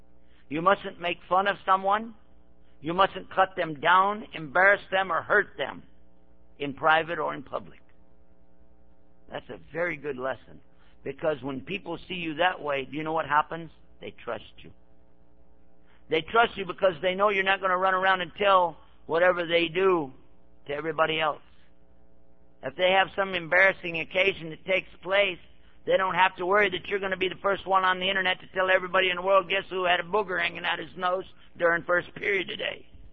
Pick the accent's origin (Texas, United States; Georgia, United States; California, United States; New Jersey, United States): Texas, United States; Yeah, me too. I'm from Texas.